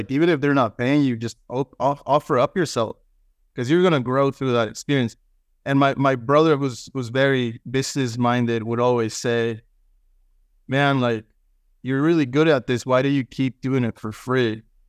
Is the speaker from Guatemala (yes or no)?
yes; Guatemala; Guatemala, we grew up in Guatemala, up in the mountains, and, you know, people have a little bit more space.